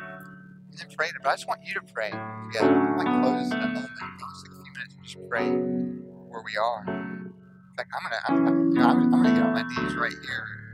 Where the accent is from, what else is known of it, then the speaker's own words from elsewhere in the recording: Middleburg, United States; I grew up in Middleburg, so I've lost chickens before.